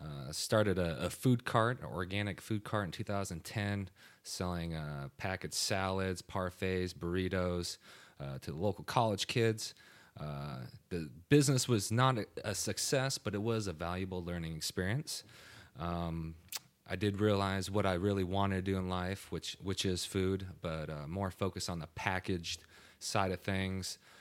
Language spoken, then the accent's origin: English; Buffalo, Wyoming, United States; Yeah, I was born and raised in Buffalo, Wyoming, in a ranching community.